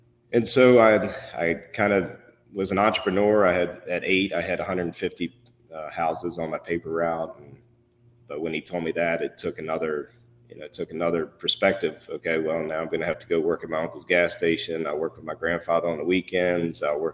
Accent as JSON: {"language": "English", "region": "East Coast", "country": "United States", "tie": "born or raised there", "said": "Like I said, we were a racing family. So we grew up on the East Coast."}